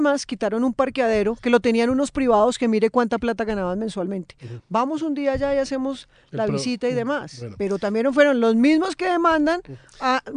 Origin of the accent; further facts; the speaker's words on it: Bogotá, Colombia; Es un tema que a mí me da vergüenza como bogotana, porque yo sí amo Bogotá.